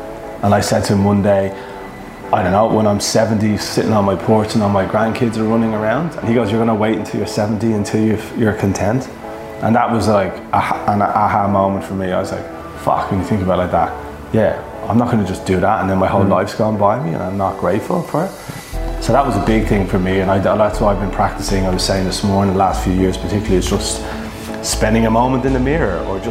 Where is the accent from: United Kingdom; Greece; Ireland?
Ireland; Dublin, Leinster; moved away as an adult; now in Australia; Coming from Dublin, where I'm from